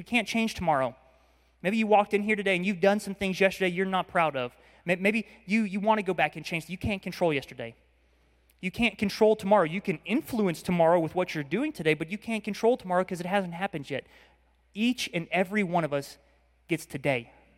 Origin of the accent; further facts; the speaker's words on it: Georgia, United States; We're not going to back down just because we're from the North Georgia mountains.